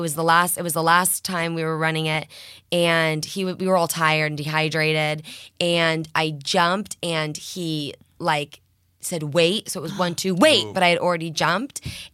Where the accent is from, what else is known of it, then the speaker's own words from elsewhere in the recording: Orange County, California, United States; And I grew up going to Not Scary Farm, you know, born and raised in Orange County.